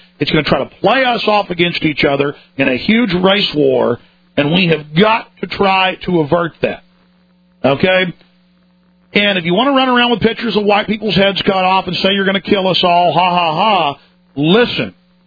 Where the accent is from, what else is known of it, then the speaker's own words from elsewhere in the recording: Dallas, Texas, United States; I remember growing up in Dallas and walking down the street